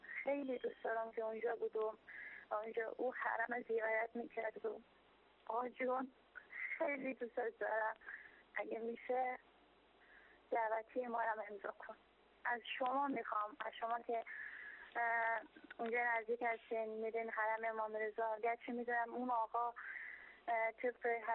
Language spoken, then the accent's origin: Persian; Iran; born there; متولد ایران هستم.